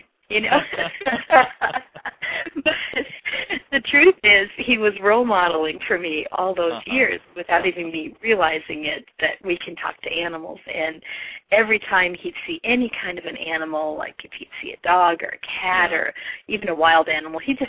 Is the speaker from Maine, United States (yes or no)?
no; Superior, Wisconsin, United States; And I grew up actually in northern Wisconsin, up by Lake Superior. My hometown was named Superior.